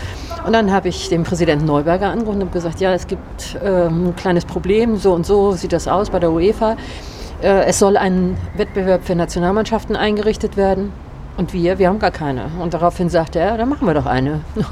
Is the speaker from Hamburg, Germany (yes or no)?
yes; Hamburg, Germany; born there; Ich bin in Hamburg geboren